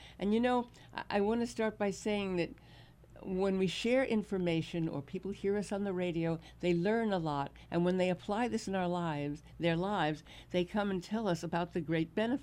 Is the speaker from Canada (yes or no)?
no; Manhattan, New York, United States; also born or lived in Brooklyn; particularly since I was born in Brooklyn and raised in Manhattan.